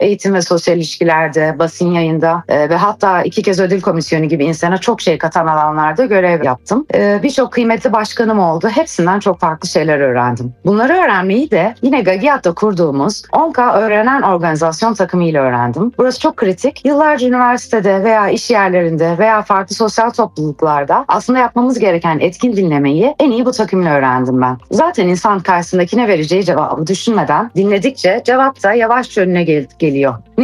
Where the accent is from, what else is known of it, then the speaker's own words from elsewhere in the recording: Gaziantep, Turkey; 1985 doğumluyum. Gaziantepliyim.